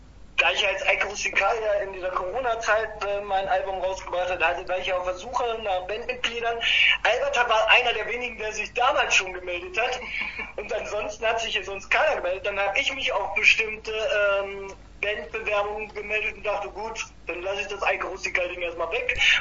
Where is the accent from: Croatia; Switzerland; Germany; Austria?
Germany; Schleswig-Holstein; Wir kommen nicht aus Oberbillig, auf jeden Fall auch nicht aus Unterbillig, wir kommen aus Lübeck und Bagdeheide.